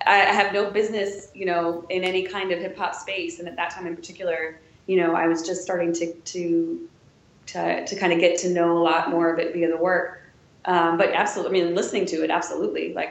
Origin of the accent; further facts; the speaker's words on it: Wisconsin, United States; now in Washington, United States; you know, I'm from Wisconsin. I've been growing up in Wisconsin.